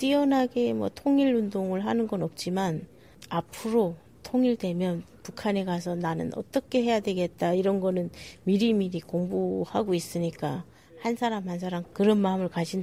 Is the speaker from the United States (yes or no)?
no; North Korea; also born or lived in China; now in South Korea; 어쩔 수 없이 탈북해서 중국에서 10년 살았죠.